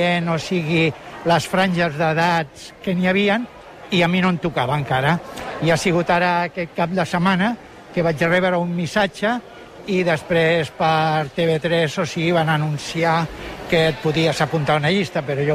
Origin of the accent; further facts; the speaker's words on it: Barcelona, Catalonia, Spain; he viscut en aquest espai durant 20 anys, els 20 anys de la meva infància, o sigui, vaig néixer aquí a Poble Sec, i això és com a casa meva per mi.